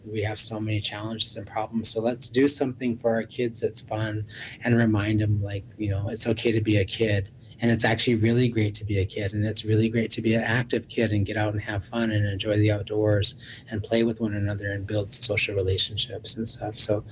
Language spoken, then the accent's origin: English; Minneapolis, Minnesota, United States; I talked about growing up in South Minneapolis and being able to ride my bike from my home at 31st and Minnehaha all the way down the avenue